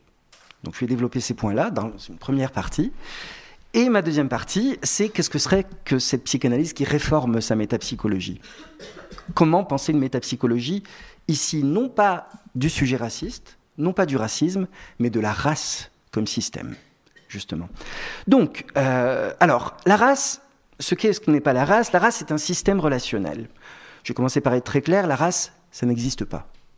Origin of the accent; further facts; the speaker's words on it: Morocco; also born or lived in Brazil / Argentina; now in France; moi, malgré cette tête incontestablement polonaise que je peux avoir, je suis marocain. Donc, j'ai découvert que j'étais racisé en arrivant en France. J'ai vécu au Brésil.